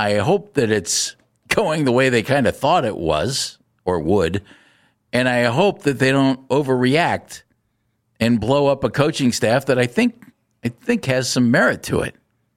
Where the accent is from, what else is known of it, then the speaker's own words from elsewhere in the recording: Tennessee, United States; We're from Tennessee.